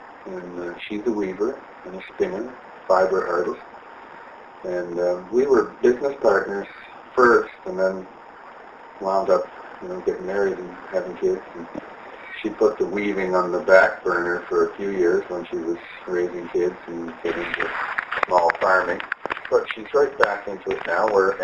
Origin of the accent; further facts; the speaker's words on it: New Brunswick, Canada; now in United States; I'm from New Brunswick.